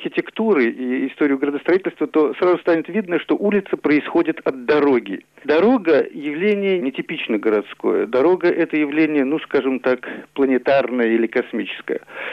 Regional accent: Saint Petersburg, Russia; Я вырос в Санкт-Петербурге, в Ленинграде

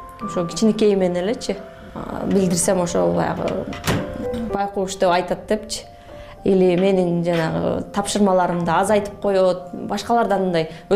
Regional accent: Issyk-Kul Region, Kyrgyzstan; born or raised there

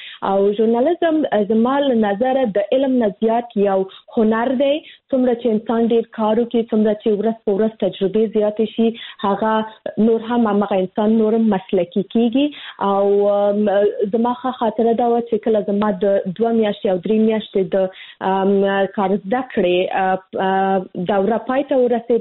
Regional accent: Kabul, Afghanistan; زه خو د کابل کې زیږیدلی یم، د کابل ولایت څخه یم، او خپل زده کړې مې هم د کابل پوهنتون ژورنالیزم پوهنځي کې پای ته رسولې دي.

